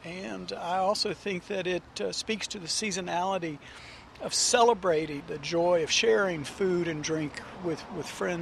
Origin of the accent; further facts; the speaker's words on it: the South, United States; reminded me a little bit of my growing up in the South and the food of my mother and the ingredients coming just picked that morning.